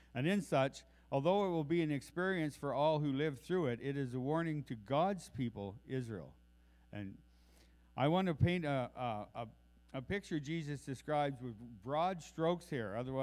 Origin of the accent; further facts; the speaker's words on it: Irish Town, New Brunswick, Canada; I'm in Irish Town, New Brunswick.